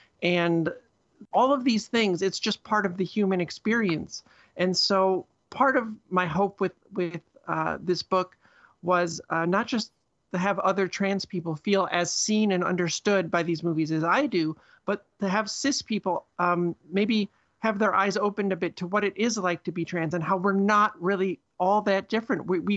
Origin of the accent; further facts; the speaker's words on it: Midwest, United States; like where I grew up in the Midwest, in usually in pretty small towns or suburbs of big cities